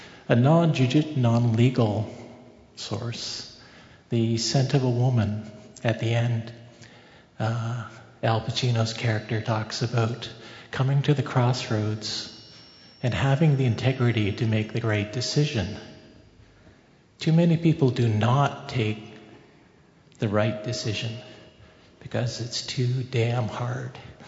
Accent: Six Nations, Ontario, Canada; from Six Nations Turtle Clan.

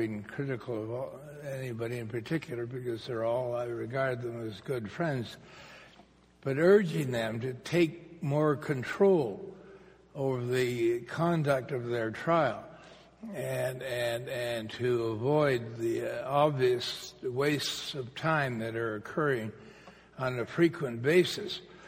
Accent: Canada; now in United Kingdom; arriving in London as a Canadian ambassador

